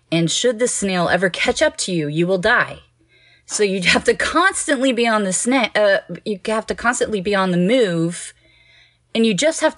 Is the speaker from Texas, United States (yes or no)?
yes; Houston, Texas, United States; I grew up in Houston, so mine was Astroworld.